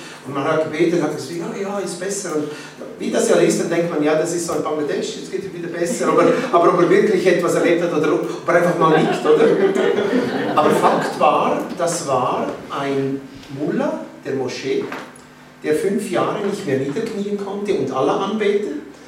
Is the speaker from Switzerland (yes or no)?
yes; Switzerland; so sind wir in die Dörfer gegangen, bei uns in der Schweiz, katholische Dörfer